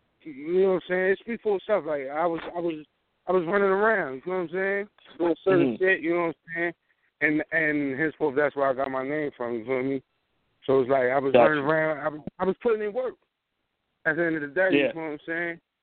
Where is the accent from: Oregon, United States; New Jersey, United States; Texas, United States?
New Jersey, United States; Trenton; I'm from Trenton, New Jersey. You know what I'm saying?